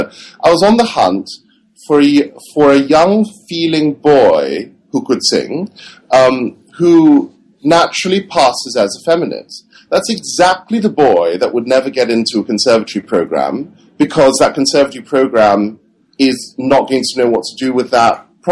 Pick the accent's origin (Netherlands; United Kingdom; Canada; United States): United Kingdom; England; when I was growing up in England